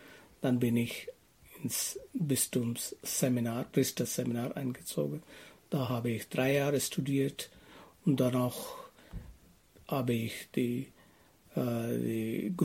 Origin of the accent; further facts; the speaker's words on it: India; German is a second language; Ja, ich komme aus Indien. Ja, allgemein, Indien ist ganz ruhig.